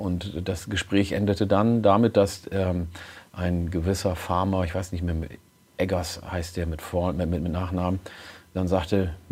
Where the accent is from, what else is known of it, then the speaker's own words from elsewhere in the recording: Ethiopia; first language Oromo; German is a second language; weil meine Muttersprache war lange Zeit verboten. Also wir durften sie in Äthiopien nicht sprechen, durfte in der Schule nicht unterrichtet werden.